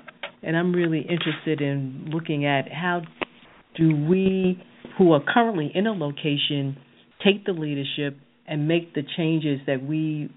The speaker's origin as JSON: {"language": "English", "region": "New Jersey", "country": "United States", "tie": "born or raised there", "also_born_or_lived": "New York", "said": "I actually relocated to Georgia in 2000. I grew up in New Jersey, spent 2 years working for legal services in Mississippi, and then I went to New York"}